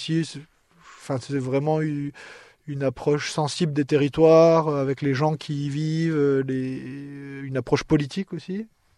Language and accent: French; Grand Est, France; now in Toulouse, France; Moi, j'ai grandi en Lorraine, dans le nord-est, et j'ai étudié à Toulouse et travaillé un peu à Toulouse, voilà. Donc, ça fait quand même un peu plus de 5 ans que je suis dans le sud-ouest et à Toulouse